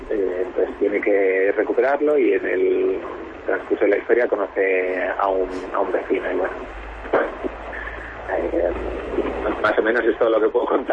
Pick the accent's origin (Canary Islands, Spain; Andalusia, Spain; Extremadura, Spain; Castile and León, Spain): Castile and León, Spain; Salamanca; now in Madrid, Spain; no soy madrileño, yo soy de Salamanca, lo que pasa es que vivo en Madrid desde hace ya bastantes años